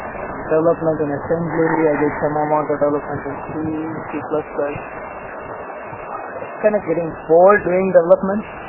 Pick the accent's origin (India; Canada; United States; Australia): India; Mumbai, Maharashtra; So I'm basically from Bombay.